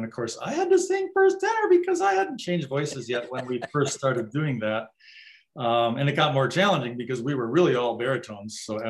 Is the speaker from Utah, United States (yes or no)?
no; Brooklyn, New York, United States; born there; You know, I was born in Brooklyn, New York.